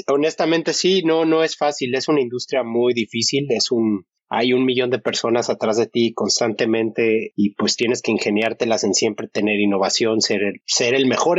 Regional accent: Mexico; también somos los latinos, no nada más los mexicanos

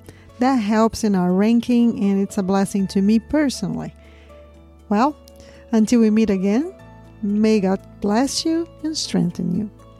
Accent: Brazil; English is a second language; I'm originally from Brazil.

